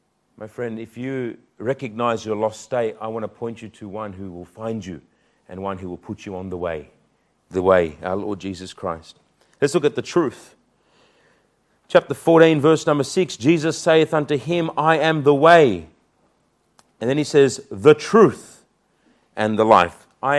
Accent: Newcastle, New South Wales, Australia; now in Sydney, Australia; I was yesterday in Bankstown Shopping Centre, and a lady comes up to me, and I'm from Newcastle

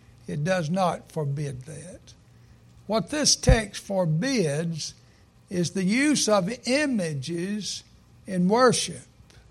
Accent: Arkansas, United States; And it's not just because I'm a Razorback from Arkansas.

